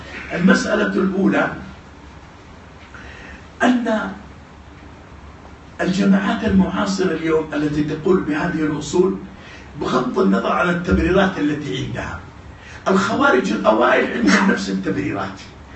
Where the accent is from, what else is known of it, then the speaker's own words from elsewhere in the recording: Saudi Arabia; كما عندنا في بلادنا السعودية